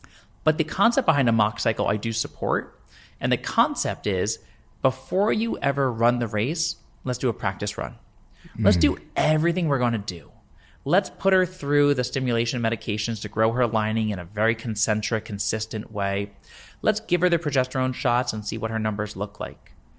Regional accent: New York, United States; Like, don't hold it against me because I'm a New Yorker

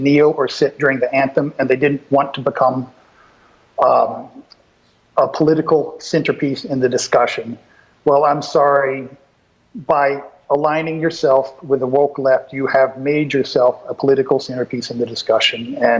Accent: Brownwood, Texas, United States; born there; also born or lived in Milwaukee / Denver; I'm a Texas boy for generations back. I was born in Brownwood, Texas. You know, my family's from Ballinger, Texas, which is the little town outside the big town of Brownwood.

